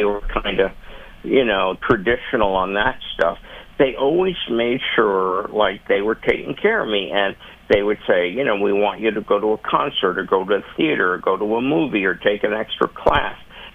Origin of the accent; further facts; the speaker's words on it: Manhattan, New York, United States; when I was a kid and growing up in Manhattan in the early 60s